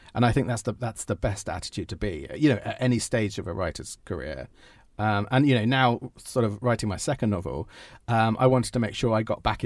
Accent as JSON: {"language": "English", "country": "United Kingdom", "said": "because it's a very American story, and I'm a Brit writing an American story."}